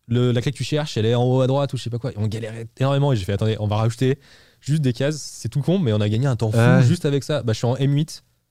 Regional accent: France; après, on est français

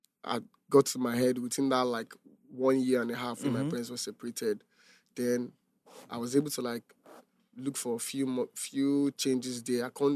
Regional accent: Ketu, Lagos, Nigeria; My environment, I grew up in Ketu, but I wasn't like a Ketu child.

